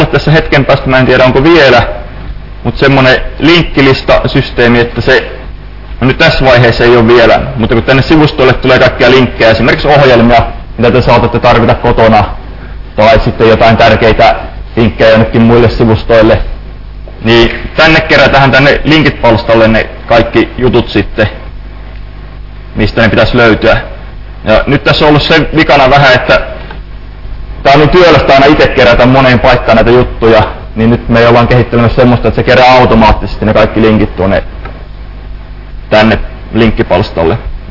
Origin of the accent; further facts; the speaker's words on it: Ostrobothnia, Finland; oon kotoisin Pohjanmaalta. Se ehkä kuuluu tässä mun murteissa.